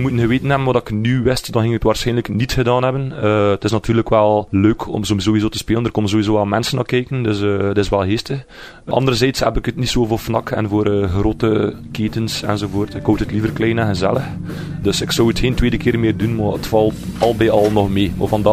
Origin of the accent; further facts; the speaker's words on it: Kortrijk, Flanders, Belgium; We vinden het belangrijk dat we dat altijd zeggen, dat we van Kortrijk zijn.